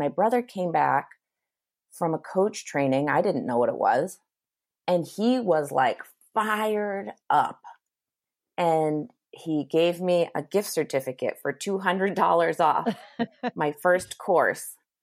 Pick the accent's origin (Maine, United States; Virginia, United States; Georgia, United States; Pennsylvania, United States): Maine, United States; Cape Elizabeth; So I grew up in Southern Maine, on the coast of Southern Maine, in a town called Cape Elizabeth, where I now still live and where I now still hold my retreats and Rockstar Camp.